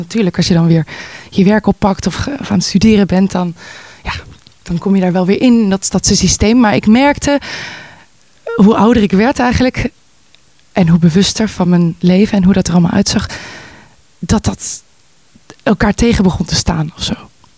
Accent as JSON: {"language": "Dutch", "town": "Voorburg", "region": "South Holland", "country": "Netherlands", "tie": "born or raised there", "lives_now": "Amsterdam, Netherlands", "said": "Ik ben een stadsmens. Geboren en opgegroeid in Nederland, zoals je kan horen. In Voorburg. Dat is een klein dorpje wat grenst aan Den Haag. Daar opgegroeid, naar school gegaan en op mijn 18e met mijn ouders besloten, we ruilen Voorburg in voor Amsterdam."}